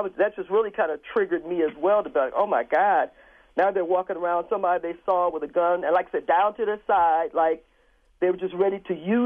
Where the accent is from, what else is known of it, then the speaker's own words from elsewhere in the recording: Milwaukee, Wisconsin, United States; I mean, we see many, many things going on, and I'm born and raised in Milwaukee, and just amazed at the change over the decades in terms of guns that we never knew about.